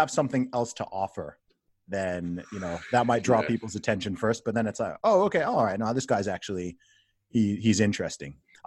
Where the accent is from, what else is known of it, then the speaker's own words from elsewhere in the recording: Saudi Arabia; I grew up in Saudi Arabia where you've got certain blasphemy laws and stuff like that.